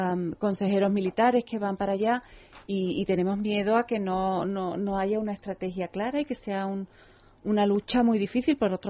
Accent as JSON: {"language": "Spanish", "country": "Spain", "said": "como española"}